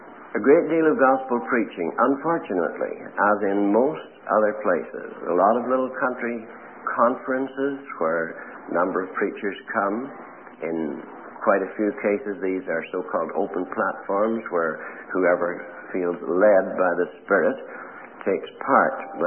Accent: Northern Ireland, United Kingdom; It's always been a very strongly Presbyterian country, of course, and that was where I was brought up in Presbyterianism.

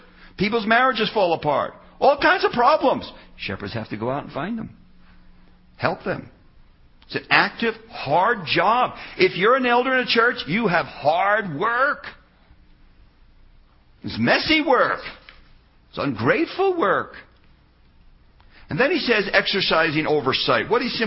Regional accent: New Jersey, United States; moved away as an adult; now in Colorado, United States; I came to Colorado. If you had told me then I'd be 43 years here, I'd say, no. I was from New Jersey. I like the East Coast.

